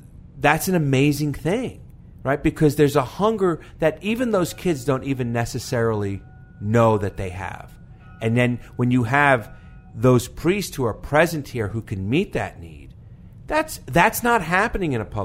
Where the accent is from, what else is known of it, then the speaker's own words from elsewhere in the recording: New York, United States; I grew up in New York.